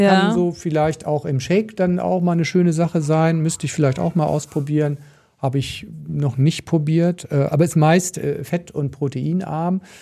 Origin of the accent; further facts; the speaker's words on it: Northern Germany, Germany; Ich komme ja aus Norddeutschland